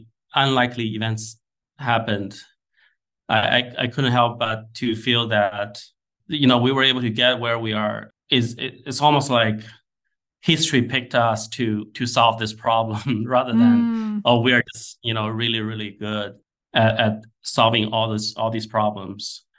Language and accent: English; China; English is a second language; moved away as an adult; now in United States; For example, I grew up in China, although I came to the US more than 20 years ago, but my childhood memory stays with me, right?